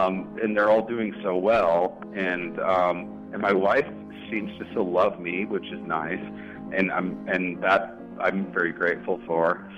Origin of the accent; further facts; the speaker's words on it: California, United States; also born or lived in New Mexico; now in Ames, United States; I'm from Southern California.